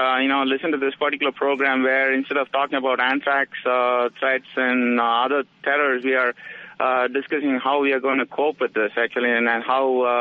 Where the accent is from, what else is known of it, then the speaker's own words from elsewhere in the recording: India; now in United States; I myself, I'm from India. I'm a green card holder